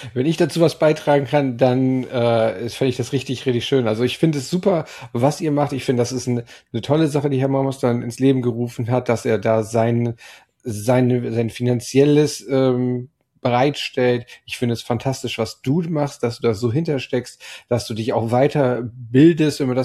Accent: Hamburg, Germany; ich komme aus Hamburg

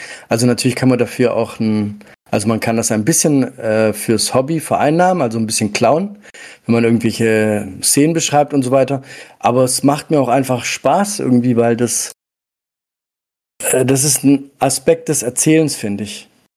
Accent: Southern Germany, Germany; also born or lived in Italy; tatsächlich bin ich in Italien geboren. Die ersten Lebensjahre habe ich dort verbracht. Dann sind wir weiter in den Süden Deutschlands sozusagen. Also ich bin ein klassisches Gastarbeiterkind. Habe dann im Endeffekt hier auch in Deutschland vom Kindergarten bis zum Studium alles durchbesucht.

